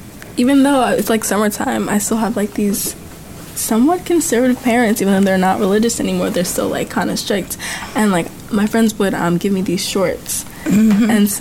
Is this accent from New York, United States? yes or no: yes; New York, United States; on my dad's side, I'm Trinidadian, so I'm Caribbean. And I grew up in New York, which is obviously a mix of many different cultures and different experiences.